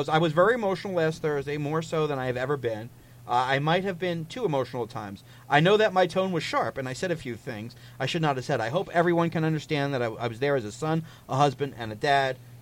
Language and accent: English; United States; As an American, it's just not